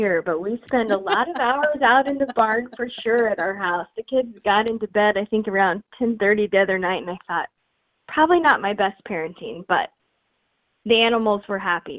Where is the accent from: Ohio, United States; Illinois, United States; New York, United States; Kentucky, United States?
Illinois, United States; you know, we're from Illinois. And so, gosh, we've sheltered at place a lot longer than a lot of people have.